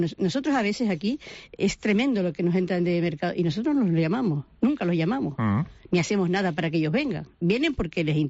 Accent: Las Palmas, Canary Islands, Spain; Yo vengo de Las Palmas

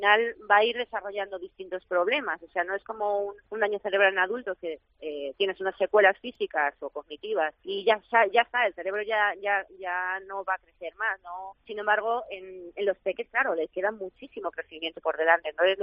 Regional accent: Spain; Ya sabemos, somos españoles y lo dejamos para el último momento.

